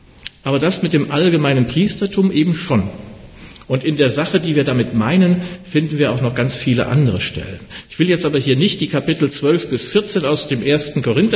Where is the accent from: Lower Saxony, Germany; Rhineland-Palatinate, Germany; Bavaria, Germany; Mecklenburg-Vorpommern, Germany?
Rhineland-Palatinate, Germany; Montabaur; born there; als Kind meiner Eltern geboren zu sein, in Montabaur im schönen Westerwald und eben nicht woanders, wo es auch schön ist.